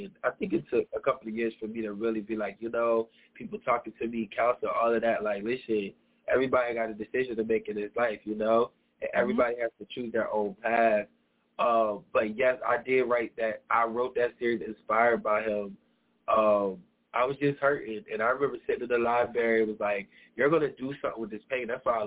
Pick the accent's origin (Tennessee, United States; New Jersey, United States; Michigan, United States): New Jersey, United States; Trenton; but I came from Trenton. I didn't have, like, we weren't rich or anything.